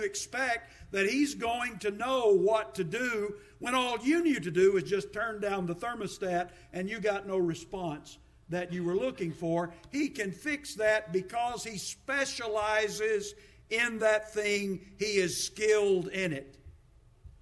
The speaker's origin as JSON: {"language": "English", "country": "United States", "said": "So when I say that I am an American, that means I am of America. That means I relate to America. That's where my citizenship and my experiences in life are."}